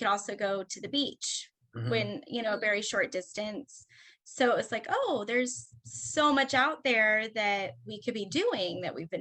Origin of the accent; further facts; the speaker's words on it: Derby, Kansas, United States; We actually are from Derby, which is just right outside Wichita.